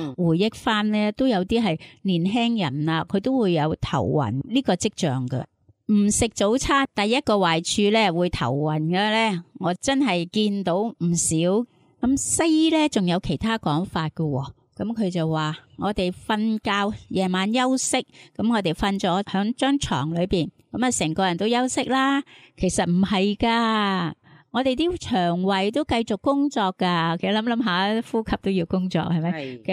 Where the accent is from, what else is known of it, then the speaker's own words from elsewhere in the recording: China; 尤其是我们中国人有储蓄这个习惯